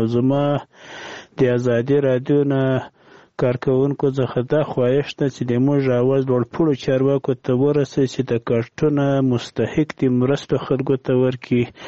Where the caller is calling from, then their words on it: Paktika, Afghanistan; زه د پکتیکا دی ولایت سروبي دی ورسوالي خانی کلا ز خبرې کوم.